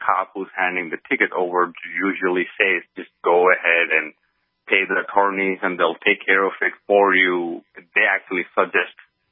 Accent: India; now in United States; I'm an immigrant. I came over from India about 10 years ago. Currently, I have my permanent residency card, what you call the green card, for the past couple of years.

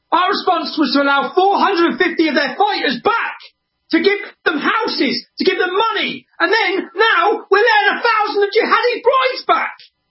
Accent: England, United Kingdom; As an Englishman looking at what's going on in our country, it's embarrassing as well.

